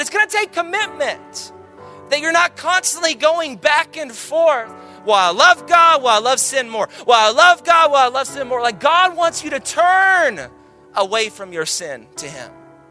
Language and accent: English; Texas, United States; I'm from Texas, and so I had like 3 people there out of the hundreds of people